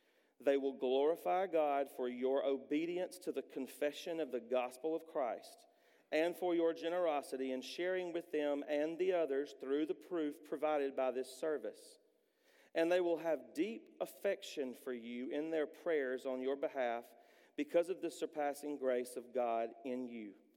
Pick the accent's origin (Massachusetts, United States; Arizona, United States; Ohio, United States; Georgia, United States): Georgia, United States; I'm from Southwest Georgia in Early County. And I'm just a South Georgia boy from the country